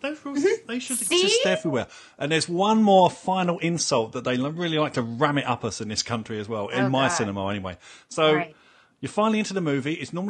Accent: United Kingdom; And because we're terribly British, no one says anything.

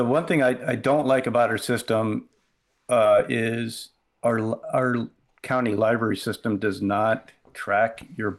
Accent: United States; And, I'm an American. I grew up in, was educated by the American education system, thought I knew history.

